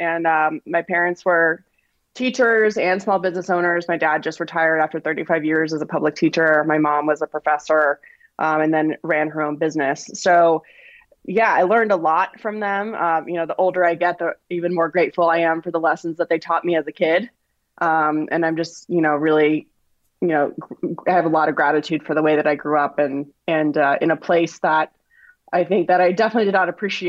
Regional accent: Flagstaff, Arizona, United States; I grew up in Flagstaff, Arizona. My parents lived on 5 acres of property outside of town

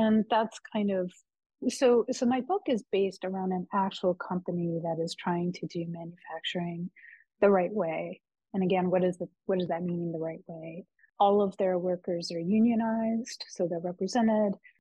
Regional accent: United States; I'm focused on America because I'm American.

